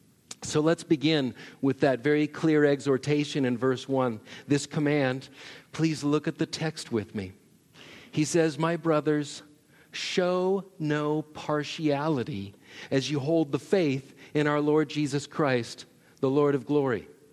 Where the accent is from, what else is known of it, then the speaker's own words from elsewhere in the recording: Fresno, California, United States; I grew up in Fresno, and I had the opportunity to work for the U.S. Forest Service as an on-call firefighter.